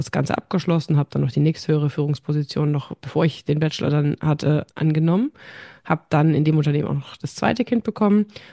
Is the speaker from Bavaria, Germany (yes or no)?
yes; Bavaria, Germany; now in Münster, Germany; Wir kommen beide aus Franken und sind beide nach Münster gezogen.